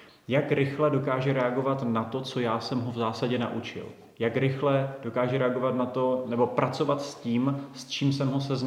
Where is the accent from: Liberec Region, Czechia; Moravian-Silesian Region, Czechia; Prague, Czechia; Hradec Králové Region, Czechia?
Moravian-Silesian Region, Czechia; Dobratice; já třeba jsem původem, vlastně nejsem z Těšína ani z toho nejbližšího okolí, ale z Dobratic pod Prašivou